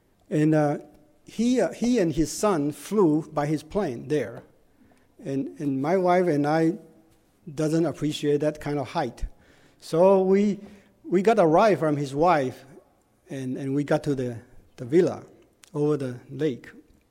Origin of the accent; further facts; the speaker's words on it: Tucson, Arizona, United States; I came from Tucson, Arizona.